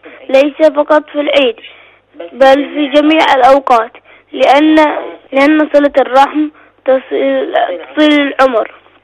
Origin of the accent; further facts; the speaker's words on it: Bahrain; من البحرين